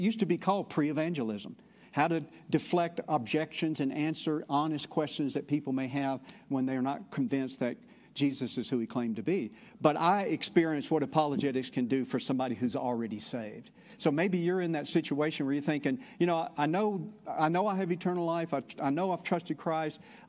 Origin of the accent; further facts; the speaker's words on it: Mississippi, United States; Even though I was born and reared in Mississippi, and so the Southeast is disparagingly sometimes referred to as the Bible Belt, right?